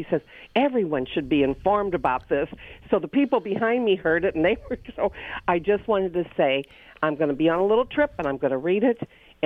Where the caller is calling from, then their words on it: Seattle, Washington, United States; I'm from Seattle, Washington. It was in the suburb.